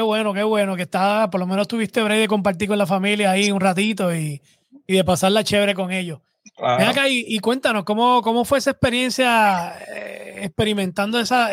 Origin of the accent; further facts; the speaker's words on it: Puerto Rico; Pero como todo boricua, siempre cogió las cosas, ¿verdad? Con el mejor de los ánimos y el chiste que normalmente nosotros siempre tenemos.